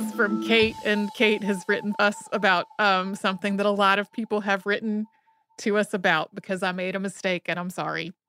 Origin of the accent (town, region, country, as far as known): Idaho, United States; born or raised there